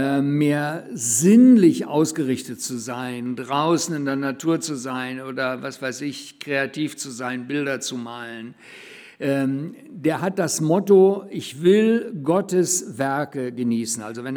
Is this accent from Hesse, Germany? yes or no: yes; Korbach, Hesse, Germany; in unserer Stadt in Korbach, wo ich aufgewachsen bin.